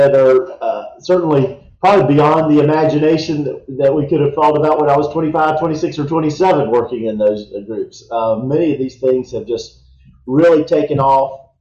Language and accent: English; Winston-Salem, North Carolina, United States; I grew up working downtown, which a lot of folks growing up in Winston-Salem didn't necessarily know where downtown was.